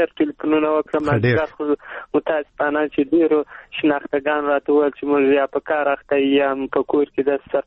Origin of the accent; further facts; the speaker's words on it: Helmand, Afghanistan; موږ په هلمند کښې دغه یو ډول اصطلاح لرو چې الانجان کوو.